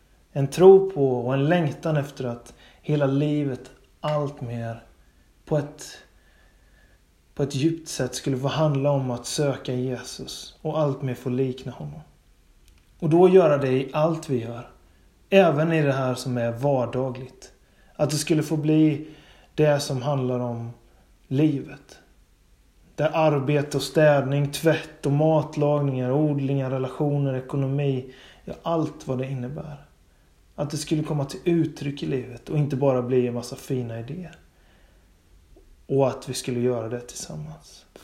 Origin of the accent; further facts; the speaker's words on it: Bottnaryd, Jönköping County, Sweden; also born or lived in Gothenburg; Det stället som är Ernsta, som låg där någonstans på andra sidan Vättern från Bottnaryd där jag är uppvuxen.